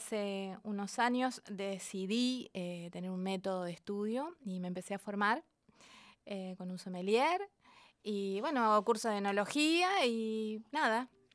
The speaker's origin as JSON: {"language": "Spanish", "town": "General Roca", "region": "Río Negro", "country": "Argentina", "tie": "born or raised there", "said": "Nada, soy de General Roca, Río Negro."}